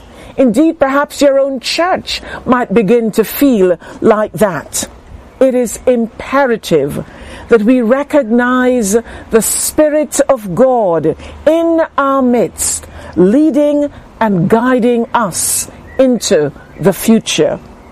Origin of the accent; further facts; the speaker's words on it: Montego Bay, Saint James, Jamaica; As a little girl growing up in Montego Bay, Jamaica, steeped in the life of the church